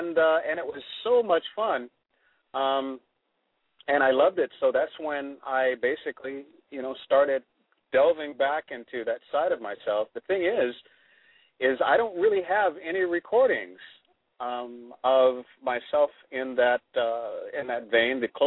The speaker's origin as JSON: {"language": "English", "town": "Philadelphia", "region": "Pennsylvania", "country": "United States", "lives_now": "Geneseo, United States", "said": "And I live, I'm from Philadelphia, as you know, which is, I understand, your hometown?"}